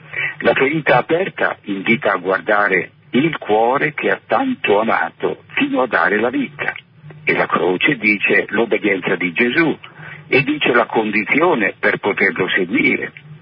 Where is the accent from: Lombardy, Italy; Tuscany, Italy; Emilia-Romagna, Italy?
Lombardy, Italy; Bergamo; Personalmente da Bergamasco avrei visto volentieri inserito tra questi nomi